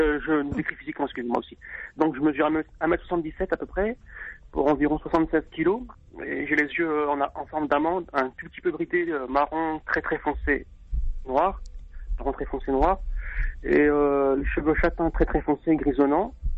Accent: France; D'origine algérienne de la région de Tlemcen, vers la frontière du Maroc, Droma, et je suis français d'ici, de France.

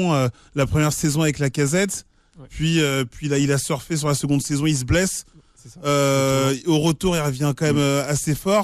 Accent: Brittany, France; En tant que Breton, je suis optimiste.

